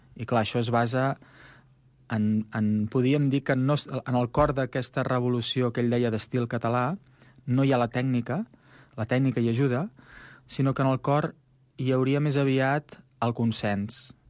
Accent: Cardedeu, Catalonia, Spain; en el municipi d'on jo soc, a Cardedeu

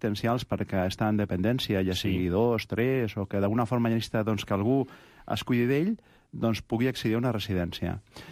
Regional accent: Barcelona, Catalonia, Spain; born there; Jo ja vaig néixer a Barcelona.

